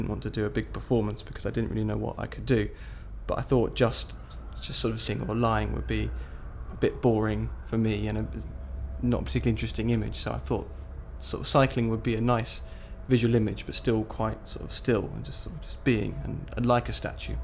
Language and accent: English; Oxford, South East England, United Kingdom; I was born on the 13th of June 1984 and I'm from Oxford.